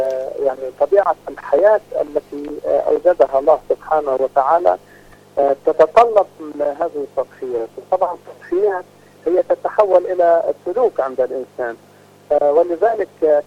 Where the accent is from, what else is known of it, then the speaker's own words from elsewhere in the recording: Lebanon; حتى عندنا في لبنان نجد بأن الكثير من يعني البيئة والنساء والرجال والكبار والصغار